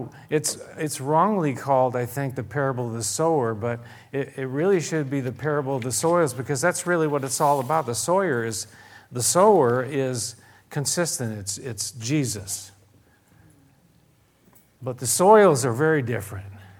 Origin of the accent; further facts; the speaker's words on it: San Diego, California, United States; But I was raised in San Diego, and my father was an alcoholic, and it was bad.